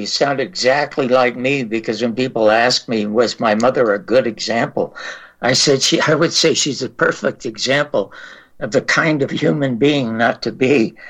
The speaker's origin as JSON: {"language": "English", "town": "Toronto", "region": "Ontario", "country": "Canada", "tie": "born there", "said": "I was born in the Salvation Army hospital ward in Toronto, Canada, an accidental child"}